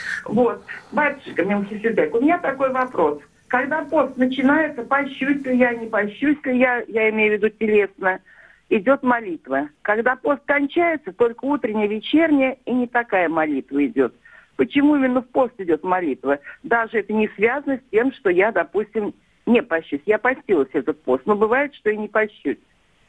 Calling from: Voronezh Oblast, Russia; из Воронежской области.

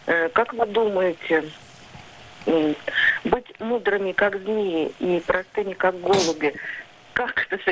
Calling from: Moscow Oblast, Russia; Я звоню из Московской области.

